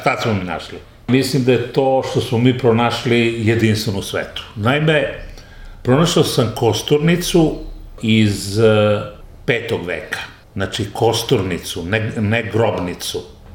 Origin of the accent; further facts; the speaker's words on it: Serbia; Kao da oni imaju neku nacionalnu svest veću od naša, mi smo kao Srbi, narod nebeski.